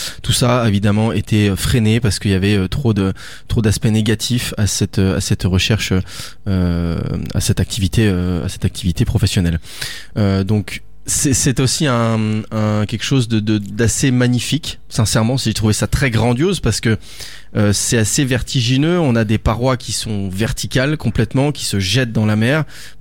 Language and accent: French; Auvergne-Rhône-Alpes, France; Alors moi, j'ai déjà des parcs nationaux chez moi en Haute-Savoie, parce que je viens de pas très loin d'Annecy, pas très loin de Chamonix